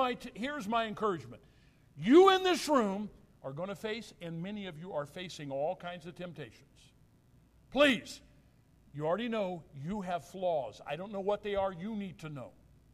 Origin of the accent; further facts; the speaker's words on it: Illinois, United States; also born or lived in St. Louis; I grew up down in southwestern Illinois, close to St. Louis. I was born in St. Louis.